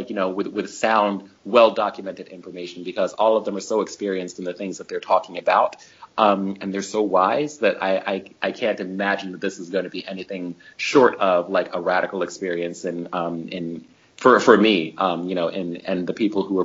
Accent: United States; that's quite appalling to me, as an American and as a Black person

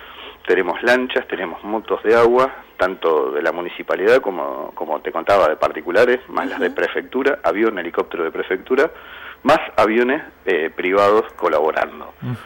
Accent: Ensenada, Buenos Aires Province, Argentina; aparte nos conocemos, somos todos de Ensenada.

